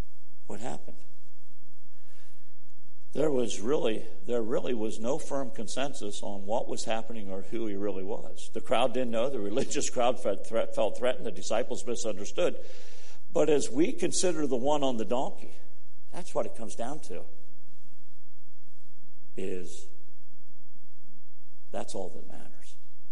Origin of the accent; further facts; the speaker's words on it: Freeburg, United States; I remember growing up in Freeburg and not knowing who Jesus was.